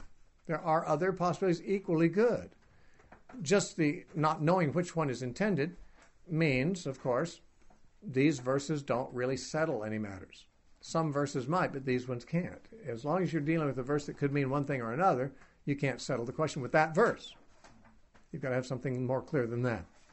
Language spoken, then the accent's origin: English; California, United States; Just like you believe I'm from California.